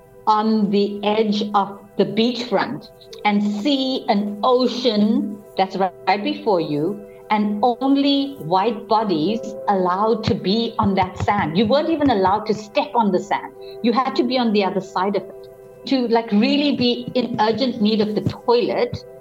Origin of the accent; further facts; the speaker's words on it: South Africa; So in general, I'm generally a South African.